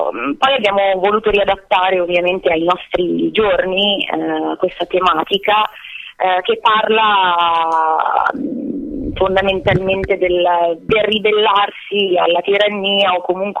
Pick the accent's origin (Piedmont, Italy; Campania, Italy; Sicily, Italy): Piedmont, Italy; Vercelli; io e Davide siamo di Vercelli